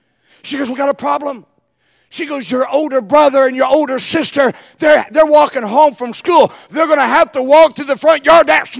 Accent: California, United States; Well, I grew up in California, and out in California, the rattlesnakes and the gardener snakes mate

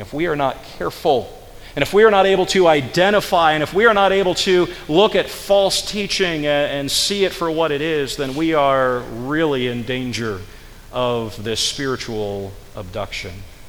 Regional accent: Pennsylvania, United States; I did. I grew up in Pennsylvania. I'm a native Pennsylvanian, western Pennsylvania, over near the Pittsburgh side.

